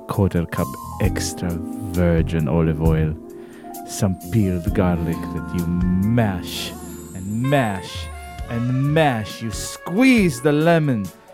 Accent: Israel; accent: Israeli; In my Israeli accent.

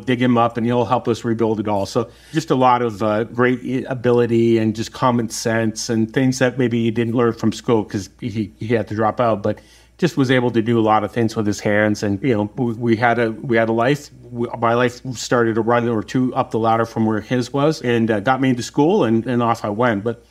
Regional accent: Alberta, Canada; I am Canadian. Yeah, I'm not trying to represent all poor people, but we grew up on a farm.

